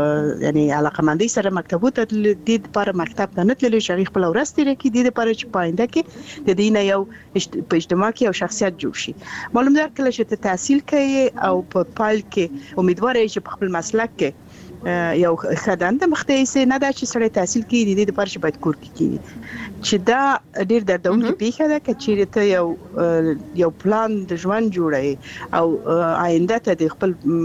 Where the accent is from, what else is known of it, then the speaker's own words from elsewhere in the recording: Balkh, Afghanistan; زه اصلي اوسېدونکی د بلخ ولایت یم د بلخ ولسوالۍ